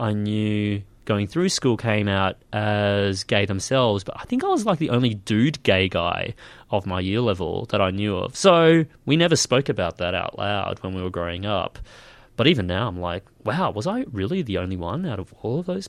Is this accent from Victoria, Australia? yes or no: no; Queensland, Australia; I grew up on the Sunshine Coast, which is kind of home to a lot of batshit insane politicians.